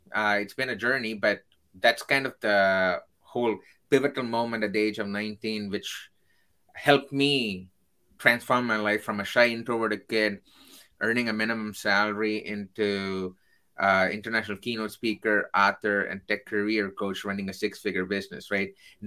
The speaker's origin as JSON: {"language": "English", "town": "Chennai", "region": "Tamil Nadu", "country": "India", "tie": "born or raised there", "said": "So I come from Chennai, which is in the southern part of India."}